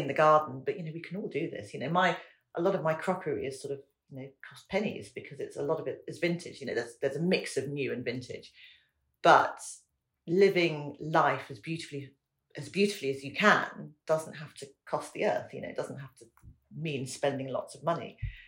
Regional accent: England, United Kingdom; now in United States; I always joke that I'm more English in America than anywhere else.

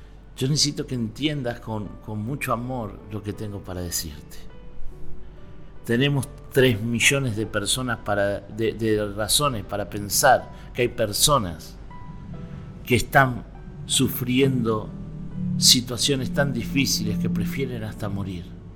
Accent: Argentina; hay países como nuestro, Argentina, que es tan caro, que es la luz.

